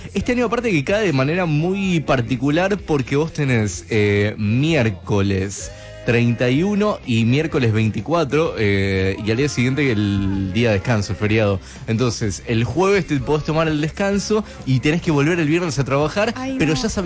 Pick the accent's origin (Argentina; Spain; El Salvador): Argentina; Temperley, Buenos Aires Province; now in Almagro, Argentina; Yo soy de Temperley y la paso, ahora estoy viviendo en Almagro, pero originalmente soy de Temperley y paso las fiestas allá.